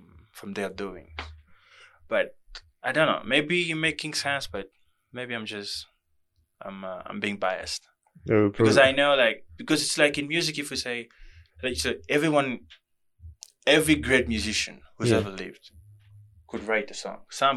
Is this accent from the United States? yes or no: no; DR Congo; English is a second language; back in the Congo, English is not my first language, you know.